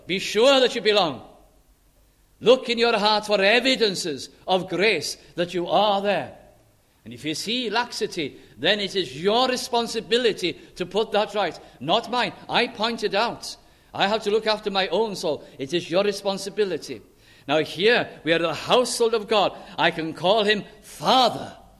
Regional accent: Wales, United Kingdom; I'm Welsh because I'm born in Wales.

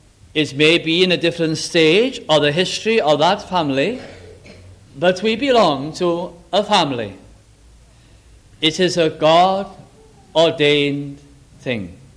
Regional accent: United Kingdom; we are, as British people, as Britain, we are then either the worst or the second, I'm not sure.

